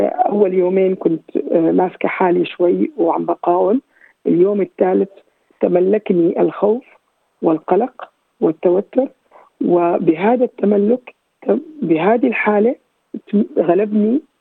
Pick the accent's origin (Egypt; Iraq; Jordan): Jordan; now in France; أنا مغتربة أردنية من ما يقارب 27 سنة بفرنسا